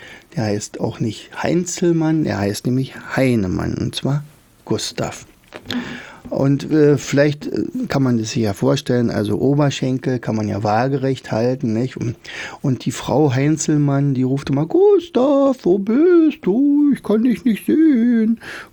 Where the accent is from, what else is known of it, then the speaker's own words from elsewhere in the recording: Oderberg, Brandenburg, Germany; sie zog also nicht ins Schloss Bellevue, sondern blieb in meiner Heimatstadt Oderberg.